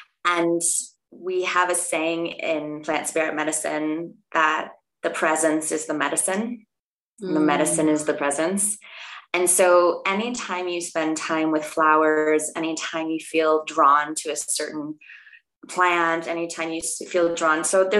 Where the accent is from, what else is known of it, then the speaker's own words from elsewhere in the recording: East Coast, United States; growing up on the East Coast of the United States and being a good girl and getting good grades